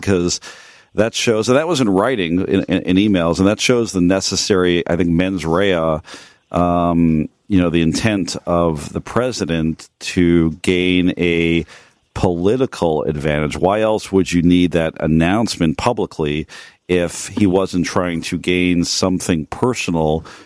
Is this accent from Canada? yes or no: yes; Canada; I don't celebrate the Thanksgiving as a Canadian. Our Thanksgiving was like a couple weeks ago.